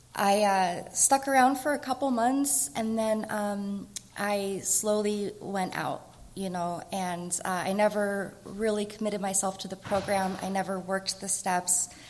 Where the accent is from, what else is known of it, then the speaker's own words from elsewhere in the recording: Seattle, Washington, United States; And then I grew up in Seattle, so we would go up to Canada.